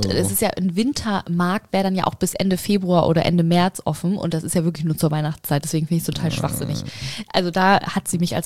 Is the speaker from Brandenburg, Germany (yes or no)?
no; Saxony, Germany; Ursprünglich komme ich aus der Nähe von Leipzig